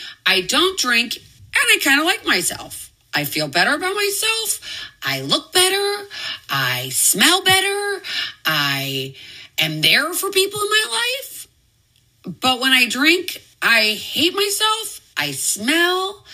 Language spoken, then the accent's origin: English; Midwest, United States; I know for me growing up in the Midwest, growing up, we had to know what we were going to do in case of a tornado.